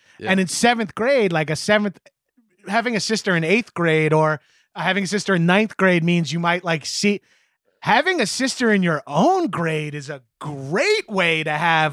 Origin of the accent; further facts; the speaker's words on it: New York, United States; But as a New Yorker, it's a safe bet that, going into the white school